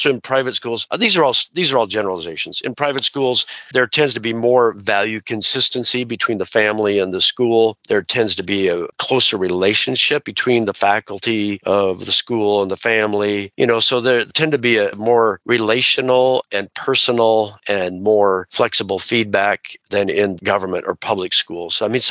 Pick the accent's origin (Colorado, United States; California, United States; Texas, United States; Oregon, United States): Oregon, United States; Portland; Yeah, so I was raised in the Portland, Oregon area